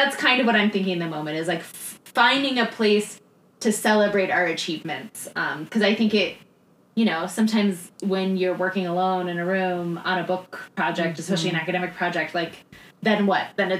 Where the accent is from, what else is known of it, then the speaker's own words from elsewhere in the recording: Tucson, Arizona, United States; oh, Tucson looks cool for a Fringe. It's my hometown.